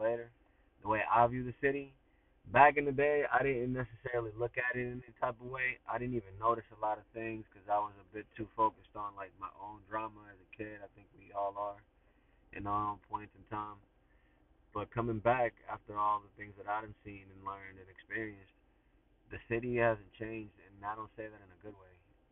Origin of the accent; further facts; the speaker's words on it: Lynn, Massachusetts, United States; also born or lived in Salem; I was born in Salem and I was raised in Lynn my whole life.